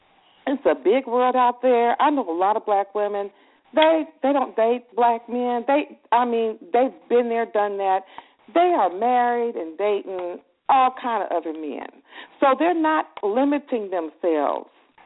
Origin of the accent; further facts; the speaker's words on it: West Coast, United States; Oh, I'm from the West Coast. I call myself West Coast.